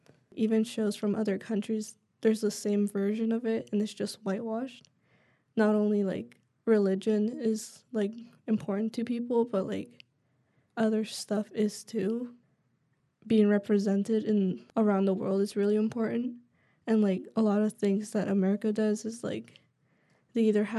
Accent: Mexico; Well, I'm from three places in Mexico, so they're totally different. My mom's side of the family comes from Veracruz, so it's, like, more south of Mexico.

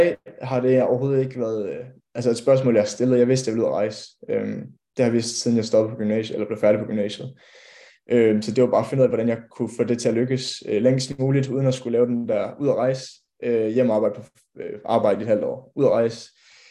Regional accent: Skive, Central Denmark Region, Denmark; Jeg er 22 år gammel. Jeg kommer fra Skive

